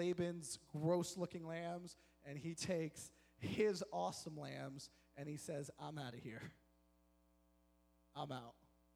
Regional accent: Boston, Massachusetts, United States; the prison culture that I grew up under in Boston.

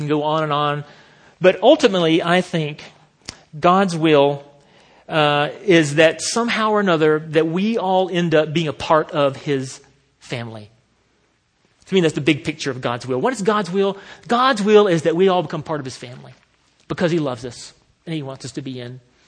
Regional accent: the South, United States; You may not can tell sometimes because my accent is mostly hidden, but I am from the South.

